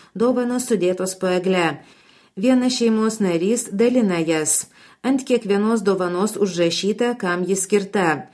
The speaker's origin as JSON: {"language": "Lithuanian", "town": "Klaipėda", "region": "Klaipėda County", "country": "Lithuania", "said": "Esu klaipėdietė, šitas miestas man patinka."}